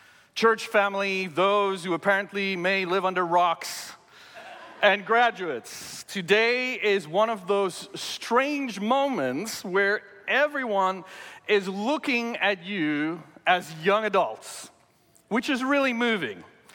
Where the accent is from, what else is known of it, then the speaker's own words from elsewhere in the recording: South Africa; 18 years old, a couple of days before my not graduation, because growing up in South Africa, we did not have graduations in high school.